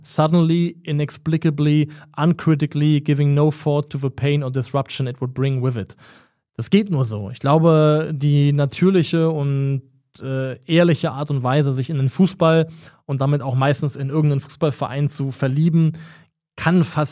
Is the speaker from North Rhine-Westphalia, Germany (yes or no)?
no; Baden-Württemberg, Germany; Ich komme aus der Heidelberger Gegend